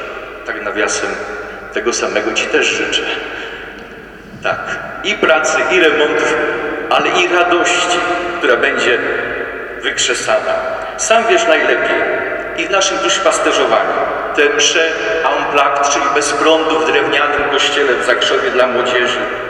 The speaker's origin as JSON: {"language": "Polish", "town": "Byczyna", "region": "Opole Voivodeship", "country": "Poland", "said": "ja jestem z Byczyny, ksiądz Henryk też z Byczyny"}